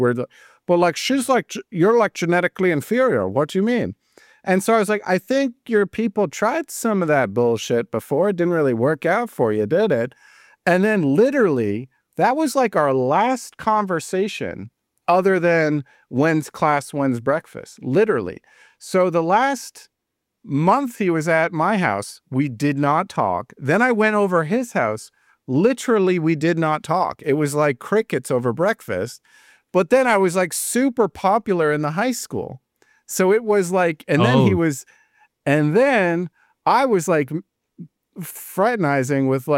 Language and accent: English; United States; I was like, okay, like, yeah, she's from France. I'm from America. You're from Germany.